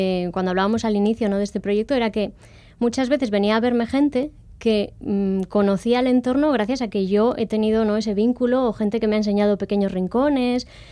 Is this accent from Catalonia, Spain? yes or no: yes; Catalonia, Spain; now in Bermeo, Spain; yo soy catalana.